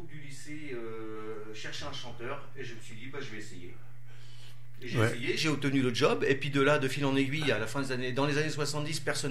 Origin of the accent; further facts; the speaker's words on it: Normandy, France; Je suis normand, moi. Je suis né en Normandie.